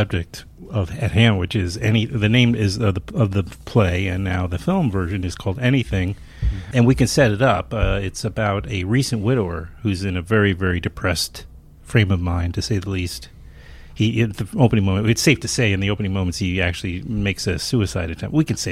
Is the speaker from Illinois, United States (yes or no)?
no; New York, United States; which wasn't the case when I was growing up in New York.